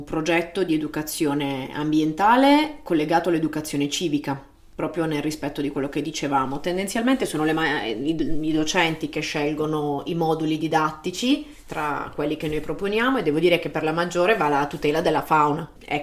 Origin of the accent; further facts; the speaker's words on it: Apulia, Italy; io sono pugliese e poi ho scelto di studiare scienze naturali ed ecologia a Parma